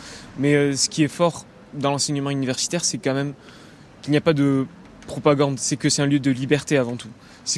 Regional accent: Nouvelle-Aquitaine, France; Du Pays Basque.

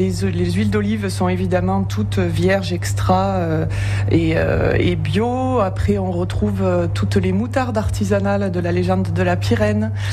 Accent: Perpignan, Occitanie, France; born there; Je suis née à Perpignan, donc comme on dit chez nous, en Catalogne Nord, c'est-à-dire côté français

